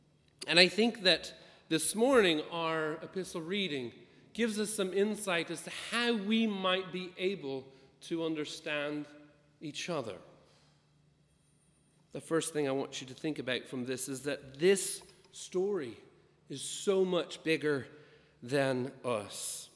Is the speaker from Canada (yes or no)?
no; United States; I'm from America originally. Don't hold that against me.